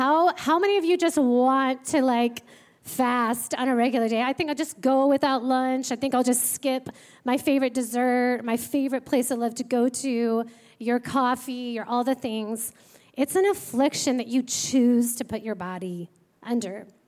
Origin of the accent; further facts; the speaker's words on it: Oregon, United States; I grew up in Oregon, and my cousins and I, all through our childhood, used to collect agates.